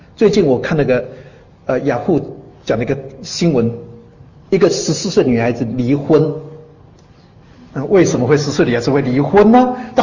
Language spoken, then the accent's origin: Chinese; China; 这就是以色列人在看自己的孩子跟我们中国人看自己的孩子不太一样的地方。